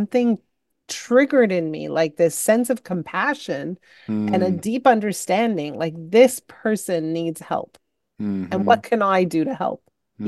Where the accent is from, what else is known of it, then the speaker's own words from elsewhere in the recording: Montreal, Quebec, Canada; I grew up in Montreal, so high school started in grade 7.